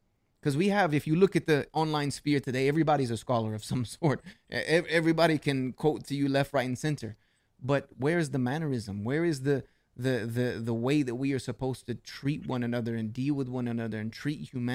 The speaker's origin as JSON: {"language": "English", "region": "the South", "country": "United States", "tie": "born or raised there", "said": "I was born and raised in the South. Like, I've moved back to the South now. I'm back at home."}